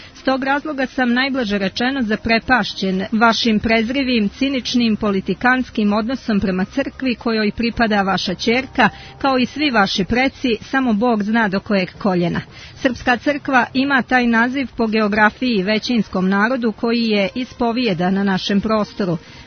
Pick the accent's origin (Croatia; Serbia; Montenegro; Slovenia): Montenegro